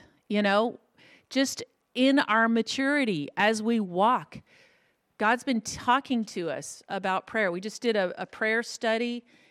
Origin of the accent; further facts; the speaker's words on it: the South, United States; I'm from the South, so it just comes out.